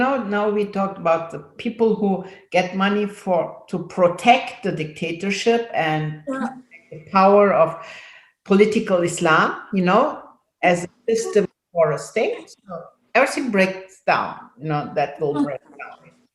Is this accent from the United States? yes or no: no; Turkey; Actually, I know that from Turkey very well, because I'm from Turkey, and I talked a lot.